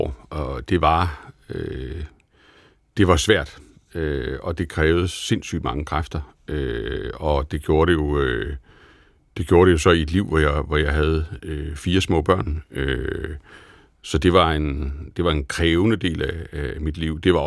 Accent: Kolding, Region of Southern Denmark, Denmark; moved away as an adult; Jeg flyttede hjemmefra. Jeg flyttede fra Kolding til Aarhus.

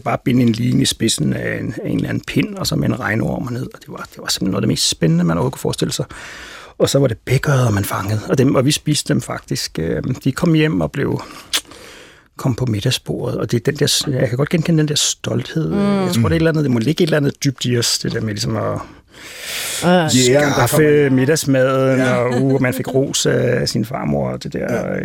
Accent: Capital Region of Denmark, Denmark; jeg voksede op ude i Vandelsbæk, sådan Vestegnen, hvor der var der noget vand.

